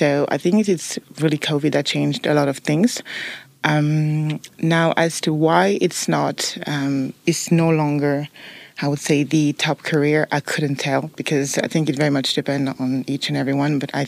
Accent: Brussels, Belgium; also born or lived in Congo; now in Luxembourg; Before that, I grew up in Brussels. So it's a bit different from Luxembourg, but it's not so far. But I was born in Congo, so I've been a bit everywhere.

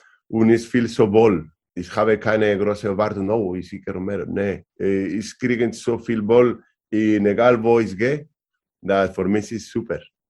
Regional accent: northern Spain, Spain; German is a second language; ich bin aus dem Norden, aus Spanien

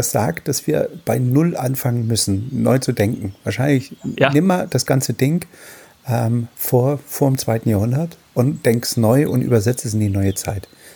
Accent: East Germany, Germany; Ich bin in der DDR aufgewachsen, das haben wir jetzt, glaube ich, einige schon mitgekriegt und meine Eltern haben mich jetzt nicht im Glauben erzogen. Das heißt also, ich bin so ein Standard-DDR-Bürger.

